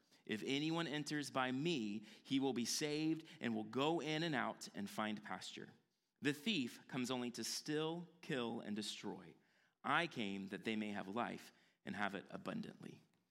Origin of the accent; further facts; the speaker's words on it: the South, United States; Like, I grew up in the South, right?